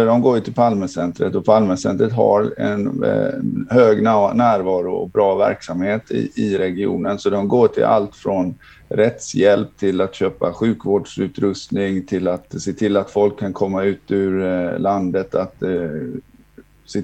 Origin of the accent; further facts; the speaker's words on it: Gothenburg, Västra Götaland County, Sweden; now in Stockholm, Sweden; Jag är en göteborgare i den stockholmska diasporan sedan mer än 15 år tillbaka. Jag har min hemvist i Göteborg